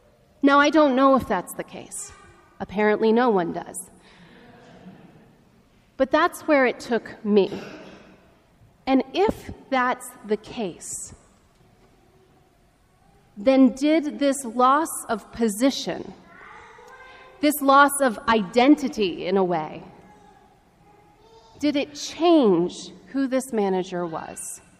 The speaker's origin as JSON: {"language": "English", "region": "Maine", "country": "United States", "lives_now": "Arlington, United States", "said": "I'm the assistant rector at the Parish of the Epiphany. I live in Arlington. I'm from Maine."}